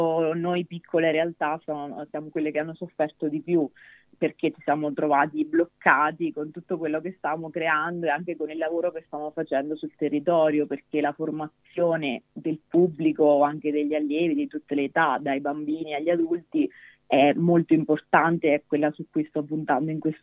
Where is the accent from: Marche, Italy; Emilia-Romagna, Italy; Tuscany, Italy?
Marche, Italy; sono tornata nella mia regione d'origine, che sono le Marche